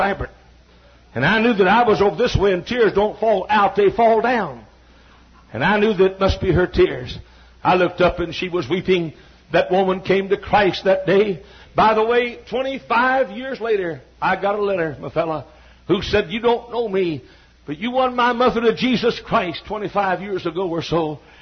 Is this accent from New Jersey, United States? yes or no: no; Texas, United States; And I came from Texas, and I'm homesick.